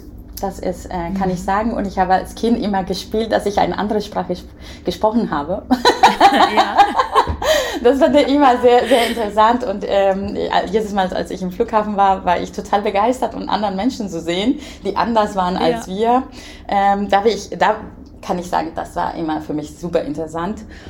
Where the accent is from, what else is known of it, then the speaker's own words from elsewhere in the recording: Puebla, Mexico; German is a second language; now in Germany; Ja, ich bin tatsächlich in Mexiko geboren, in Puebla. Puebla vielleicht ist nicht der bekannteste Ort in Mexiko, da keine Tourismus da gibt. Es liegt 2 Stunden entfernt von Mexico City. Und ich bin da aufgewachsen